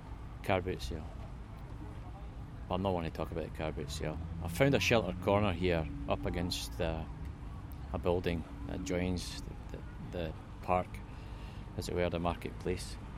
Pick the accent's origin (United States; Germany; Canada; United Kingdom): United Kingdom; Bathgate, Scotland; growing up here in my hometown of Bathgate.